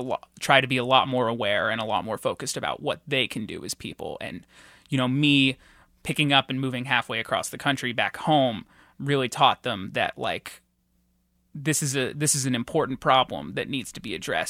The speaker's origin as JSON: {"language": "English", "region": "California", "country": "United States", "tie": "born or raised there", "said": "This is my hometown, exactly. And in California, there is a lot more of a stronger environmental movement."}